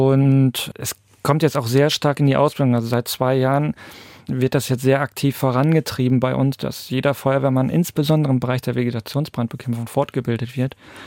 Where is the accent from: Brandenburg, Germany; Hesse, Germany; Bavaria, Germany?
Brandenburg, Germany; Ich komme ja aus Brandenburg. Brandenburg ist ja quasi das, man könnte so sagen, das Waldbrandland.